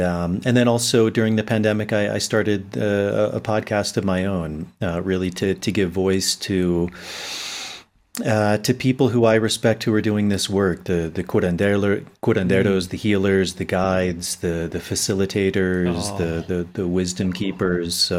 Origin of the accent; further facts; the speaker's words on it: Virginia, United States; But I grew up in the U.S., in Virginia, actually, okay. Which is interesting because that's also tobacco country.